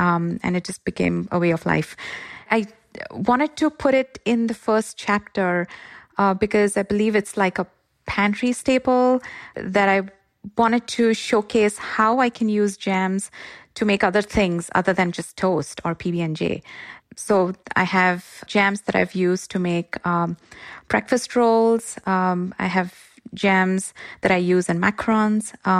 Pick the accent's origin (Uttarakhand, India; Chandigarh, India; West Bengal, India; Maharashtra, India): Maharashtra, India; Mumbai; I'm originally from Mumbai.